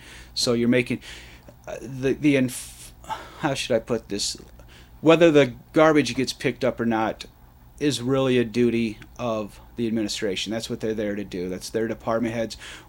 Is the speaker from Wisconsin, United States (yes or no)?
no; Michigan, United States; I'm from Monroe County, so I went to Airport High School